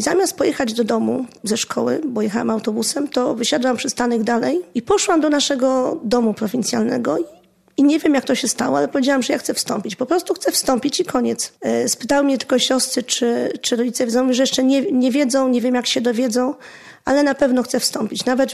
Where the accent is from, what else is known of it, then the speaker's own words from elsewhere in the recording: Warsaw, Masovian Voivodeship, Poland; born there; urodziłam się w Warszawie w takiej parafii, gdzie jest dom prowincjalny naszego zgromadzenia.